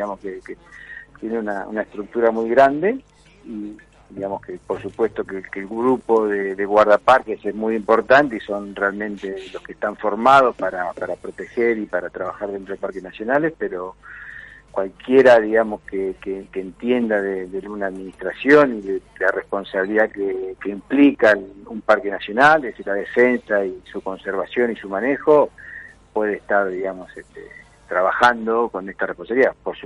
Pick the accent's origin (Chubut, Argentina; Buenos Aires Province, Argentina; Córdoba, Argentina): Chubut, Argentina; Esquel; Yo soy, digamos, de Esquel, digamos, y acompaño, digamos, esta decisión que se tomó